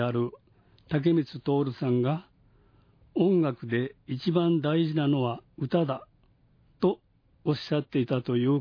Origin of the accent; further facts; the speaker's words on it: Shimizu, Kochi, Japan; 私の生まれ育った土地は高知市から西へ150キロメートル、四国の南の外れ、足摺岬にほど近い清水という田舎町です。